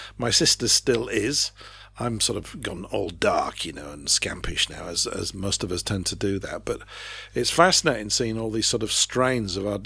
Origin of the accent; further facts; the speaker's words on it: Yorkshire and the Humber, United Kingdom; I'm from Yorkshire. We don't have any nobility up there.